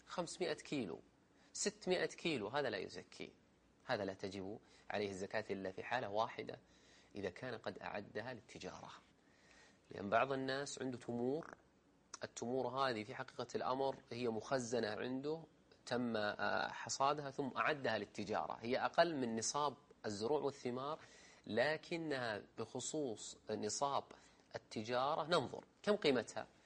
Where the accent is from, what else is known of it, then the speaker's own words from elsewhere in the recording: Saudi Arabia; إذا كانت الشركة تخرج تزكي مثل عندنا في السعودية